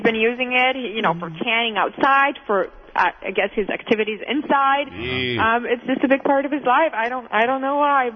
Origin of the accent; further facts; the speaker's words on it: Canada; also born or lived in Poland; I'm Polish. I was born in Poland, and I grew up in Canada.